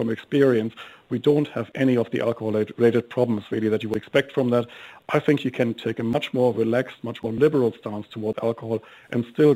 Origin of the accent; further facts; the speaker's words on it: Germany; English is a second language; now in Wellington, New Zealand; And as you probably hear from my accent, I come from Germany.